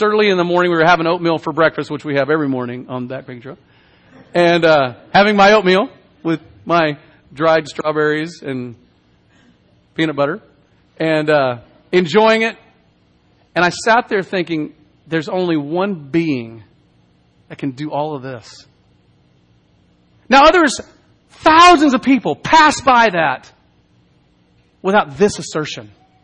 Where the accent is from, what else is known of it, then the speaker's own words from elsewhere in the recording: Dallas, Texas, United States; many of you have ever been to Dallas, Texas. If you're lucky, all of you. It's where I grew up. It's my hometown.